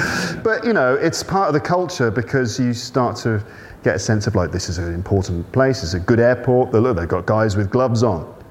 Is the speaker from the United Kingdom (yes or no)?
yes; England, United Kingdom; now in Japan; when I was growing up in England.